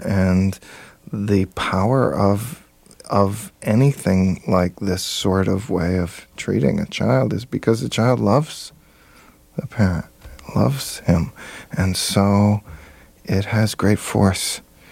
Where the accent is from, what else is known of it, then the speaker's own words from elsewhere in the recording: Allentown, Pennsylvania, United States; I grew up in Allentown, PA, and was a jock